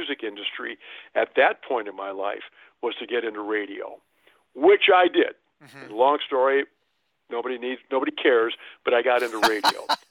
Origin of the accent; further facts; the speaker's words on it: Milwaukee, Wisconsin, United States; I grew up in Milwaukee, one of eight children. We had no money.